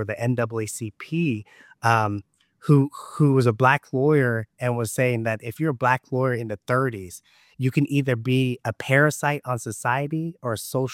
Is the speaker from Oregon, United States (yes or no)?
no; Nome, Alaska, United States; I was born and raised in Alaska, in Nome, Alaska, a little town right outside the Arctic Circle.